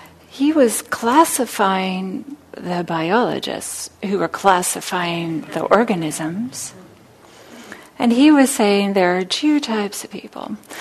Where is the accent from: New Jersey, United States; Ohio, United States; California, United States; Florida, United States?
California, United States; I remember when I was young, I grew up here in the Bay Area